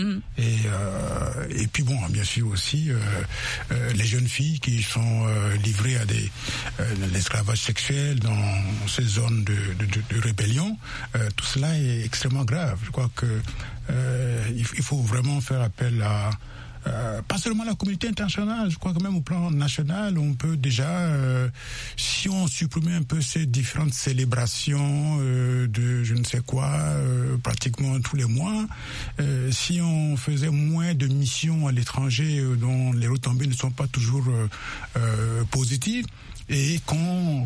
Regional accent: Central African Republic; born there; c'est une région proche de là où je suis né. Hein. Je suis né dans Niapende.

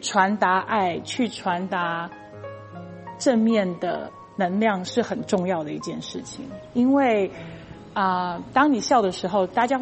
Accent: Taiwan; now in United States; 然后当他们发现我其实是来自台湾，我89年前才来到美国

